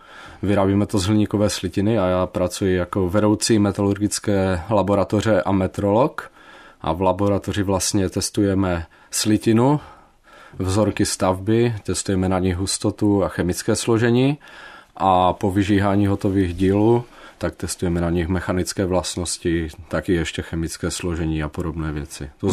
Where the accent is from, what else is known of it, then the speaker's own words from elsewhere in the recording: Ostrava, Moravian-Silesian Region, Czechia; Narodili jsme se na Fifejdách.